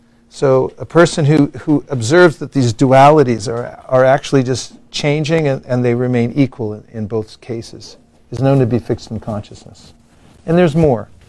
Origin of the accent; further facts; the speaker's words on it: Burlingame, California, United States; Well, I come from Burlingame, so they taught us.